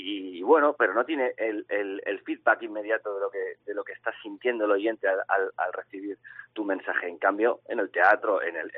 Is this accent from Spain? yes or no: yes; Madrid, Community of Madrid, Spain; los que somos madrileños además tenemos la necesidad, yo diría la obligación, de salir de la zona de confort